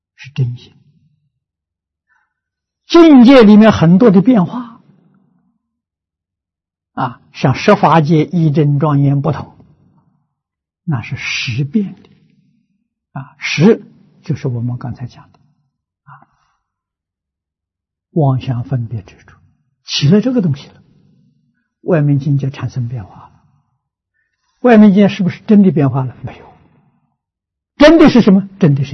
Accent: China; 现在讲磁场太好了啊，我们中国人讲气氛太好了啊

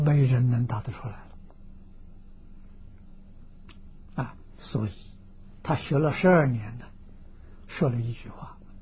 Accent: China; 你比如说在我们中国人习惯所称的龙，有几个人见到龙？

